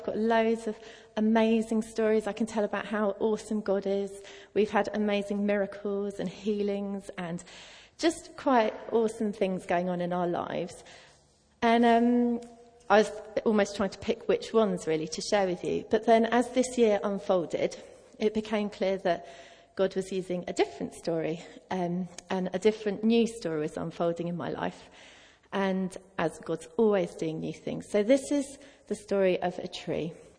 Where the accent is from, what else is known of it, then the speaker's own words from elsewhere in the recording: South East England, United Kingdom; I was born and bred in the New Forest, so I spent most of my childhood up trees and around trees.